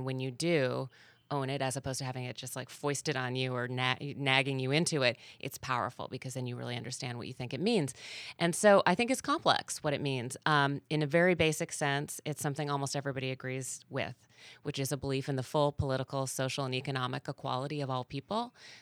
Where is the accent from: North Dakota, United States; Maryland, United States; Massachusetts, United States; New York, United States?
North Dakota, United States; Fargo; So I was raised in Fargo, North Dakota. My mom was a stay-at-home mom, breadwinner dad, three daughters.